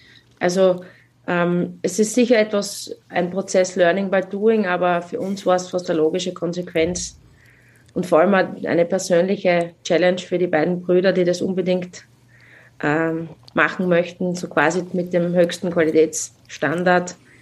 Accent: Styria, Austria; Weil so Standard B, gerade bei uns in der Südsteiermark, ist es schwierig.

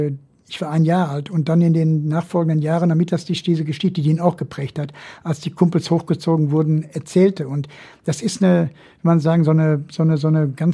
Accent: Gelsenkirchen, North Rhine-Westphalia, Germany; meine Heimatstadt Gelsenkirchen

